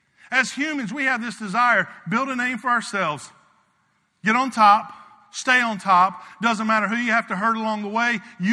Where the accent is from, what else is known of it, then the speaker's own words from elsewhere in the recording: South Carolina, United States; I grew up in South Carolina. Like, in South Carolina, it's not uncommon.